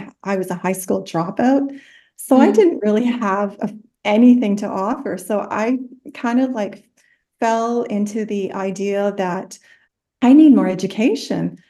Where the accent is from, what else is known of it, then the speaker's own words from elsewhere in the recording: Henvey Inlet First Nation, Ontario, Canada; So my origins, I am from Henvi Inlet First Nation. I was removed from my birth mother at birth, and I was placed into the child welfare system immediately.